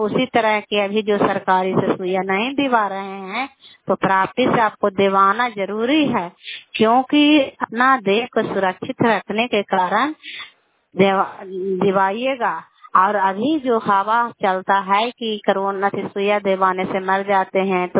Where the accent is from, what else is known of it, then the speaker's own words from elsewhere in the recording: Kalyanpur, Bihar, India; घर कल्याणपुर वाली, बेलछी पंचायत, प्रखंड चन्नी, जिला ललांदा का निवासी हूँ।